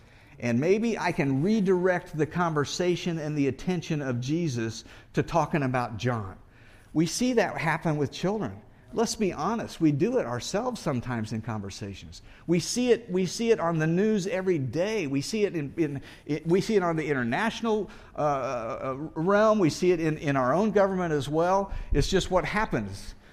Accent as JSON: {"language": "English", "country": "United States", "said": "I'm an American. I get that."}